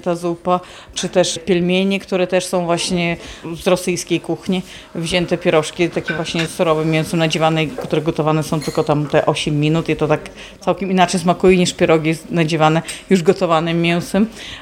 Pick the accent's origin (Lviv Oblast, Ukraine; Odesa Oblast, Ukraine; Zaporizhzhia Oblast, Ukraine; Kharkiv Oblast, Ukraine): Lviv Oblast, Ukraine; Lviv; Od urodzenia mieszkam w Lwowie. Z dziada, pradziada nasze rodziny tutaj zamieszkiwały w Lwowie i w Mościskach. Tata, rodzina właśnie wywodzi się z Mościsk.